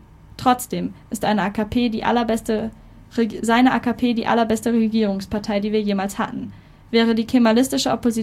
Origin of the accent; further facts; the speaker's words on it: Eastern Anatolia, Turkey; Ich bin Kurde. Ich stamme aus dem Osten der Türkei.